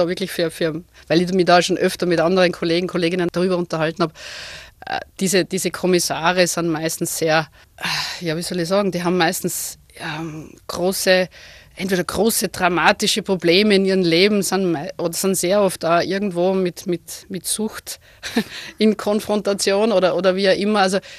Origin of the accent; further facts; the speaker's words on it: Krems, Lower Austria, Austria; born there; Also ich bin gebürtige Kremserin, also ich komme aus der Wachau. Also es ist nicht ganz so klassisch flaches Niederösterreich, sondern wir haben zumindest das schöne Donautal. Und ich kann mittlerweile sagen, ich habe zwei Heimatorte